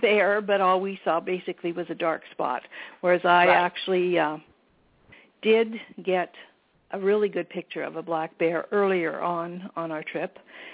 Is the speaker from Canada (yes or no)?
yes; Canada; So if I make a mistake, it's because I'm Canadian, and that's what we say.